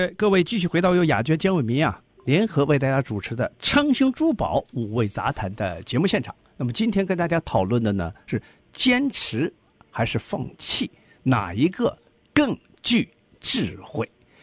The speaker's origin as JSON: {"language": "Chinese", "country": "China", "said": "你跟我应该是咱们是同来自于中国大陆。"}